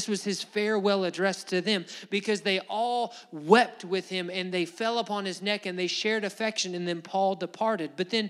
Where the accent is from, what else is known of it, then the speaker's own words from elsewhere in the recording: Huntsville, Alabama, United States; Just like a few months ago, Huntsville, Alabama, my hometown, was rated like the number four place to live in all of America.